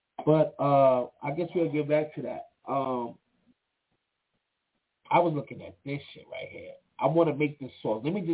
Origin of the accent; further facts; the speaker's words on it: New York, United States; So I don't want y'all to think just because I'm from New York, that's where you have to be.